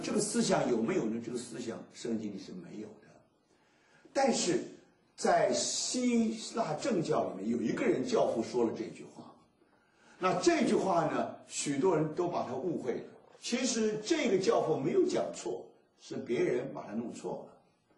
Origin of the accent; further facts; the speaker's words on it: China; 这是我们中国人，我们把它翻译错误了